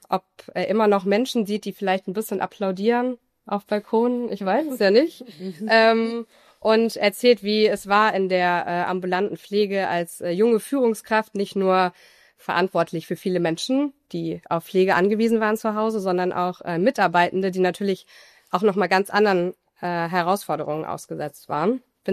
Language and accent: German; Solingen, North Rhine-Westphalia, Germany; now in Wuppertal, Germany; Ich komme aus Solingen.